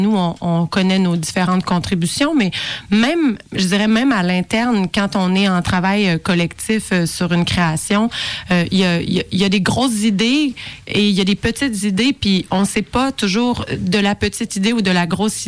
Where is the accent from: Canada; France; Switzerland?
Canada; Quebec City, Quebec; Moi, je suis de Québec.